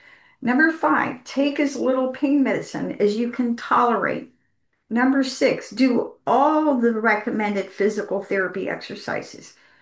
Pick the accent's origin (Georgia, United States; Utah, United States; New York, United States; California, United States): Georgia, United States; Savannah; And I grew up in Savannah, Georgia. Savannah is pretty much totally flat.